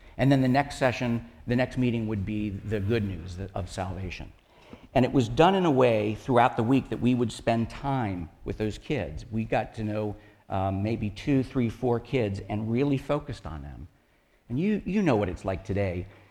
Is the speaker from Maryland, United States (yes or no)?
yes; New Carrollton, Maryland, United States; It was LaSalle College. I grew up in New Carrollton. They put us on a bus, shipped us into Washington, D.C. I was scared to death.